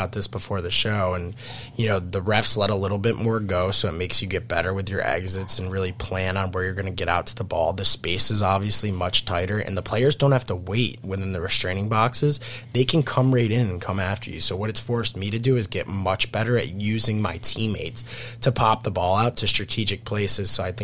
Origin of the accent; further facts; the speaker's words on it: United States; being an American who didn't grow up playing box, unlike all these Canadian kids who've played their entire life